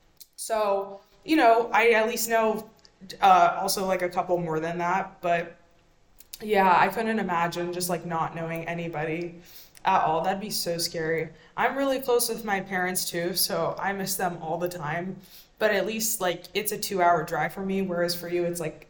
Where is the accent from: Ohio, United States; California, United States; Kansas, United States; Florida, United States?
Ohio, United States; Marietta; I'm from Marietta, Ohio, which is about 2 hours southeast from here. And Columbus, for me, has been completely different from Marietta. My town has 14,000 people, and this town has 850,000, I think.